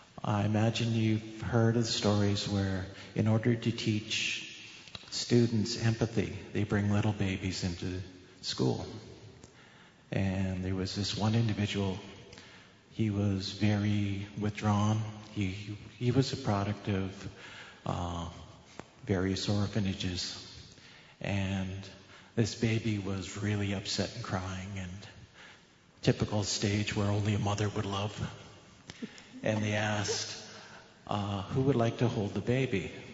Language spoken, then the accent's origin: English; Ontario, Canada; from Six Nations.